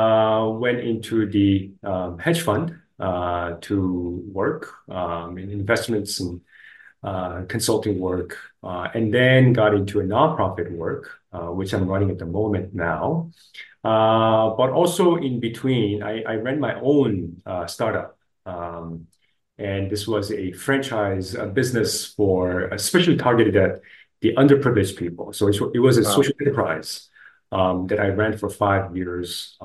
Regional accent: Philippines; you know, I grew up in the Philippines, and as a Korean, you know, Korea used to be one of the poorest countries in the world.

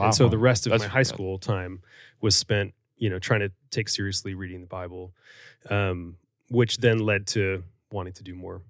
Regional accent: Chicago, Illinois, United States; because I grew up in Chicago, to be at Wheaton or to be at Moody

